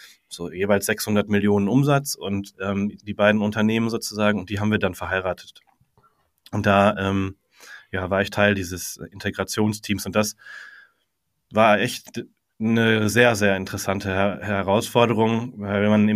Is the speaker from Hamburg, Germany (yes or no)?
yes; Hamburg, Germany; bin ich in Hamburg groß geworden sozusagen, habe ganz lange da gewohnt.